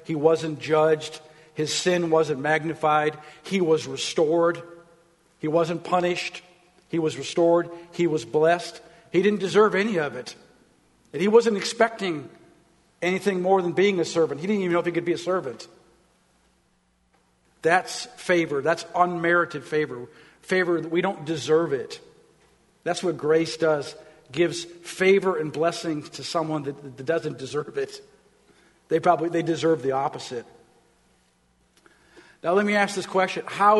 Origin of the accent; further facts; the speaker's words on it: Minnesota, United States; I'm from Minnesota. We're all nice up there. Minnesota nice.